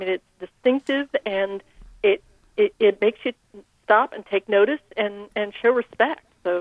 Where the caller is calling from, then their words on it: Kansas City, Missouri, United States; I'm calling from Kansas City.